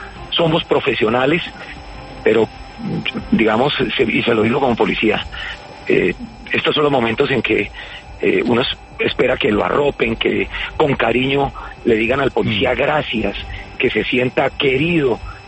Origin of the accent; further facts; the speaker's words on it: Colombia; Como colombiano